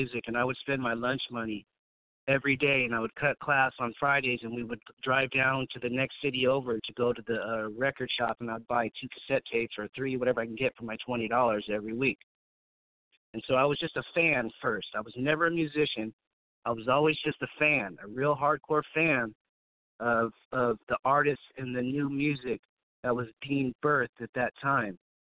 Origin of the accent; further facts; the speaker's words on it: Pittsburg, California, United States; I grew up in the Bay Area, Pittsburgh, California, to be exact, home of … rest in peace.